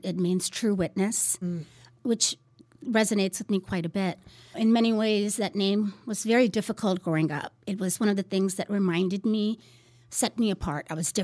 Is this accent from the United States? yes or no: no; Pakistan; moved away; I knew a little bit about it when I was growing up in Pakistan